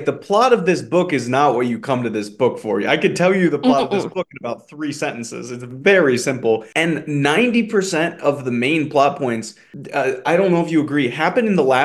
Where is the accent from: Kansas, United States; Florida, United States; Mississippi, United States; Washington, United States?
Kansas, United States; I grew up in Kansas, and so I went to a very small elementary school where there were like 10 kids per class.